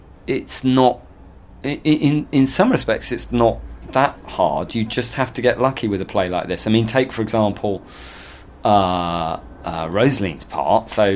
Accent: England, United Kingdom; especially for me being an English director

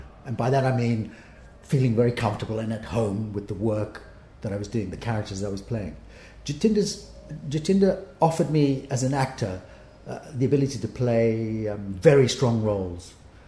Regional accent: South Africa; I'm from South Africa

